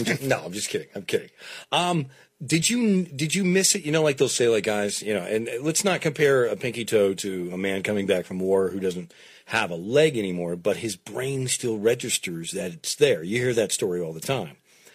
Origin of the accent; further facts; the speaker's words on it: Canada; Like I'm French-Canadian, okay? But I'm not from France.